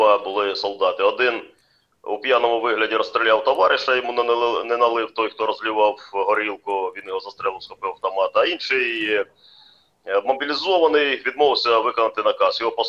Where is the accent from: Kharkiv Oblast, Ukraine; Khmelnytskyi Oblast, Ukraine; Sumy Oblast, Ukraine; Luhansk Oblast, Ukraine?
Luhansk Oblast, Ukraine; Pervomaisk; я зорієнтувався, бо я сам місцевий, сам з Первомайська.